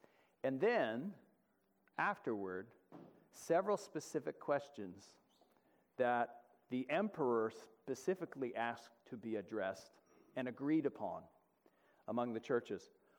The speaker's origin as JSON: {"language": "English", "country": "United States", "said": "can you please tell him that I'm from America, he probably already knows, and I'm a pastor."}